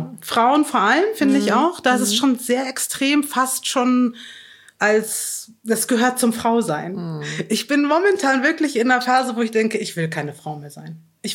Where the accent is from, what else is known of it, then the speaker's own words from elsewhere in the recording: Bavaria, Germany; Ich bin am Chiemsee in Bayern aufgewachsen. Ich war jeden Tag im Wasser. Ich war jeden Tag im Wald. Ich war in der Waldorfschule.